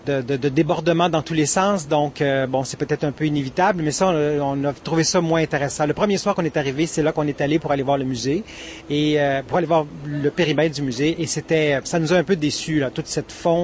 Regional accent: Montreal, Quebec, Canada; je viens de Montréal, Canada.

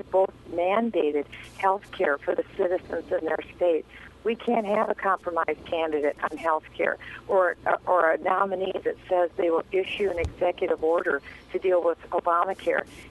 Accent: Iowa, United States; I know, because I was born and raised in Iowa. I'm a seventh generation Iowan, and I'm proud to be from Iowa.

